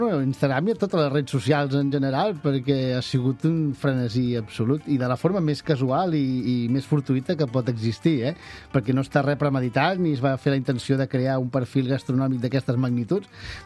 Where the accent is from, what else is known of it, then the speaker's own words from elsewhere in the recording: Barcelona, Catalonia, Spain; Jo soc de Barcelona, nascut a Barcelona, i la Mònica també és nascuda a Barcelona, però té tota la seva família procedeix del Delta de l'Ebre, i el meu avi també té lligams per allà baix, també, que provenen d'allà.